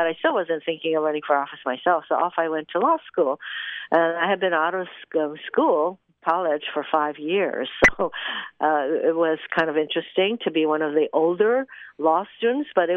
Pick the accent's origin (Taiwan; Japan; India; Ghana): Japan; now in Hawaii, United States; what it was like growing up in Japan, what it was like coming to Hawaii.